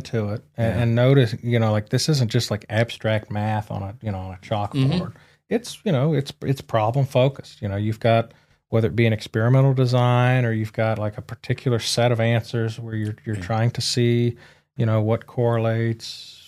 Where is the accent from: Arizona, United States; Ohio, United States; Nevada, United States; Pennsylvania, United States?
Ohio, United States; Johnstown; So I am from Central Ohio originally.